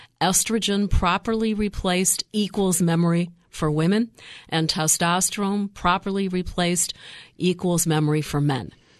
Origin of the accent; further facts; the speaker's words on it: Detroit, Michigan, United States; You know, I grew up in Detroit, so I'm still a Lions fan.